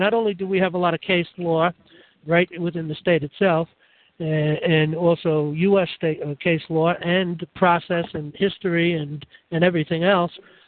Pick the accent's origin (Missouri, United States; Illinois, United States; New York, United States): New York, United States; The point is, I'm from New York. I'm domiciled in New York.